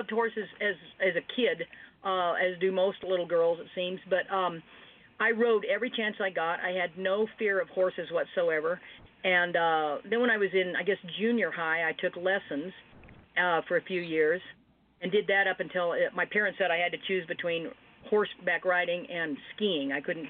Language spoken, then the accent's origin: English; Dallas, Texas, United States; also born or lived in Denver, United States; So, yeah, I was born in Denver, and my grandparents and my mom were from Wyoming, and my dad was from his family was from Texas, but he was born in Denver.